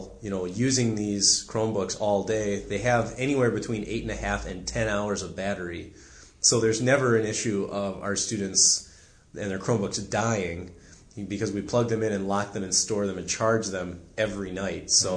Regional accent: Lake Mills, Wisconsin, United States; I grew up just outside of Lake Mills, Wisconsin.

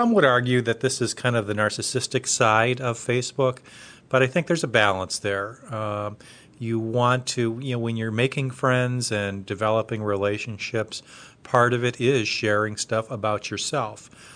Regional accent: West Coast, United States; Plus, I grew up on the West Coast, and a lot of the friends that I made in high school and so forth are there

